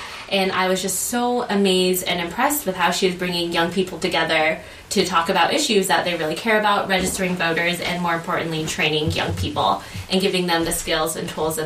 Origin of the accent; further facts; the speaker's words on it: San Diego, California, United States; now in Bozeman, United States; So I grew up in San Diego, California, very different from Bozeman, and … would not have imagined that grown-up … would be living in a place like this. I grew up at the beach